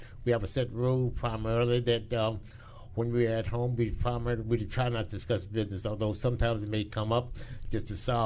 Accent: Louisa, Virginia, United States; I grew up in Louisville, Virginia

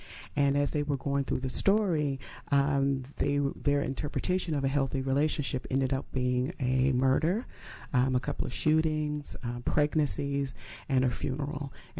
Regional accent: Washington, District of Columbia, United States; Yes. Born and raised in Washington, D.C. My mother was working in the government at the time.

